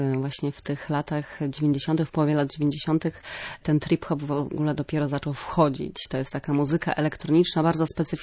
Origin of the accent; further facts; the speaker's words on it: Gdynia, Pomeranian Voivodeship, Poland; Ja wychowałam się na Chwarznie w Gdyni